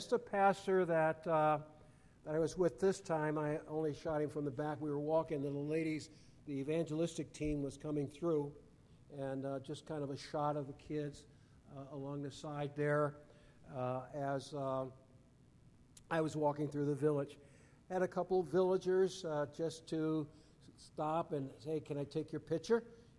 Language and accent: English; United States; well, I'm from America and they're trying to make things as comfortable as possible because they know I'm from the U.S. and obviously not accustomed to living in the rough.